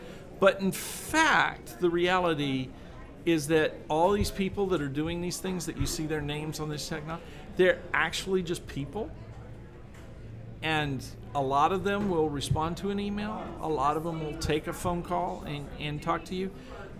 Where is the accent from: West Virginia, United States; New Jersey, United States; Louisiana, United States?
Louisiana, United States; I grew up south of Shreveport in Louisiana.